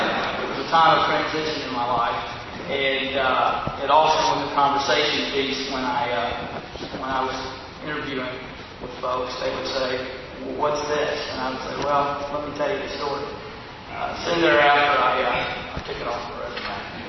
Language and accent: English; Magnolia, Arkansas, United States; and my hometown of Magnolia.